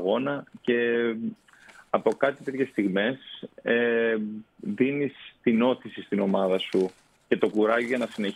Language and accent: Greek; Cyprus; born there; Κοιτάξτε, πρώτον είμαι Έλληνας, γεννήθηκα στην Κύπρο.